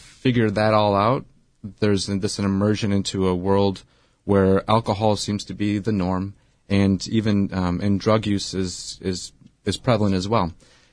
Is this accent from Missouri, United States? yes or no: no; Wisconsin, United States; moved away as an adult; also born or lived in San Diego; We moved from Wisconsin, where I was living and where I grew up, to San Diego in 2010.